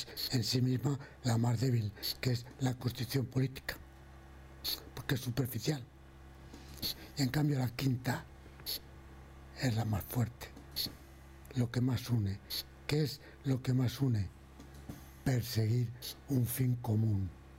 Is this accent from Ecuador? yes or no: no; Community of Madrid, Spain; mis paisanos, somos madrileños o españoles